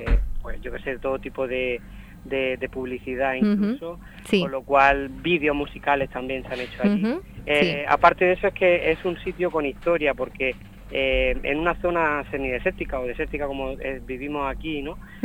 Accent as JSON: {"language": "Spanish", "town": "Pulpí", "region": "Andalusia", "country": "Spain", "said": "Mi reivindicación como pulpileño, como almeriense y como andaluz"}